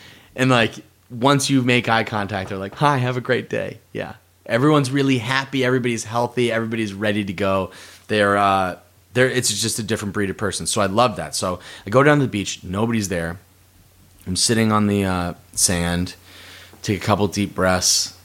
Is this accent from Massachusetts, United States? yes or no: yes; Massachusetts, United States; So I grew up in Massachusetts. I went to an all-boys Catholic school, came from an Irish Catholic family.